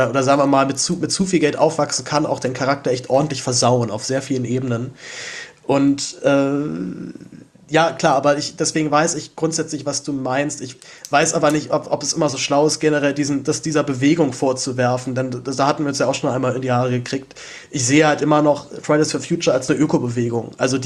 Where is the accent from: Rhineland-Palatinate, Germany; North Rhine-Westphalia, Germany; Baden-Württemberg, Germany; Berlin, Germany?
Berlin, Germany; ich komme selber aus einem Hartz-IV-Haushalt und meine Eltern haben immer nur aufgestockt auf Hartz-IV dazu bin ich aber auch noch in Zehlendorf aufgewachsen, also in einem wirklich sehr gutbürgerlichen Stadtteil